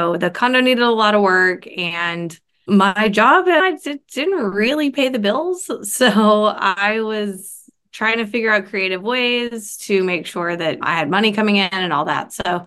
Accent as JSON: {"language": "English", "town": "Austin", "region": "Texas", "country": "United States", "tie": "born or raised there", "said": "I grew up in Austin, Texas. I graduated from college there."}